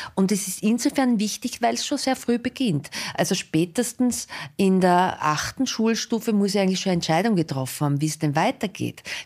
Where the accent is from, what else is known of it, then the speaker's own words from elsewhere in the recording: Styria, Austria; now in Vienna, Austria; wie man es an meinem Dialekt vielleicht hört, ich bin aus der Steiermark und vor 8 Jahren bin ich nach Wien gekommen